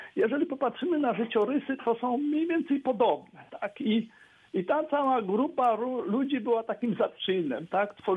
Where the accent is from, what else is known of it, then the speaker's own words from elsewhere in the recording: Łomża, Podlaskie Voivodeship, Poland; born there; ja urodziłem się w Łomży